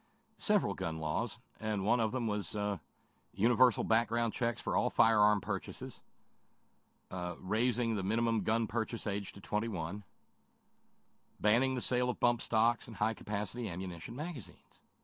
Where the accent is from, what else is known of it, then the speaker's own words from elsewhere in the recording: Alabama, United States; Or as we pronounced it when I was a little redneck growing up in Alabama, Illinois.